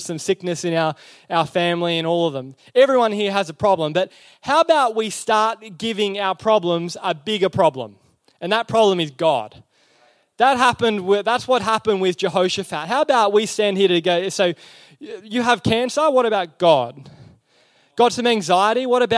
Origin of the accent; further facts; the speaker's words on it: Toowoomba, Queensland, Australia; So I grew up in Toowoomba and I used to love playing sport.